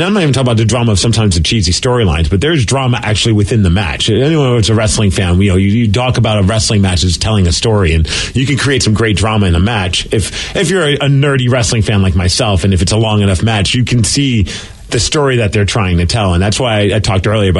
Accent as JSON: {"language": "English", "region": "Montana", "country": "United States", "tie": "born or raised there", "said": "Growing up in Montana, I didn't get to see bands very often."}